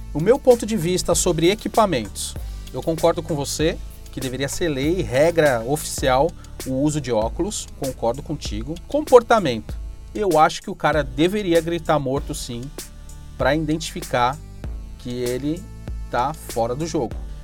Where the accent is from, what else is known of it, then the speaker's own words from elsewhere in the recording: São Paulo, Brazil; Eu sou de São Paulo